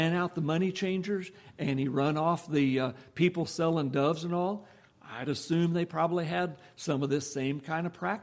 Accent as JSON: {"language": "English", "region": "Nebraska", "country": "United States", "tie": "born or raised there", "said": "It's a good-sized town to me growing up in Nebraska near Cozad, Nebraska."}